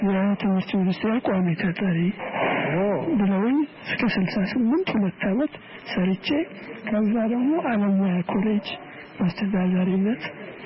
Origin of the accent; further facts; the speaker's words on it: Dobi, Central Ethiopia, Ethiopia; የተወለድኩት በጉራጌ አገር ኩታጀራ አጠገብ ዶቢ ቀበሌ የሚባል በ1924 ዓ.ም ነው። እሺ። አባቴም ዘመቻ ስለሄዱ ወዲያው በእናቴ እጅ ነው ያደግኩት።